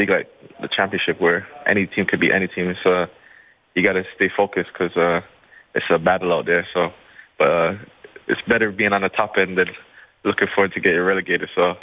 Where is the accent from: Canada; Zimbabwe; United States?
Canada; I grew up in Canada all my life, and I'm more comfortable playing on where I'm more comfortable at home. So I grew up in Canada